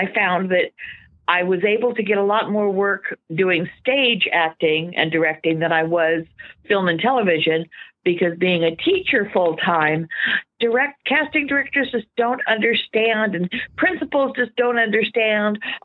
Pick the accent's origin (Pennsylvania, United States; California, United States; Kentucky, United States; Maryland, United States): California, United States; Los Angeles; born there; So everybody moves to LA, like you said, to be an actor. I did it backwards. I was born there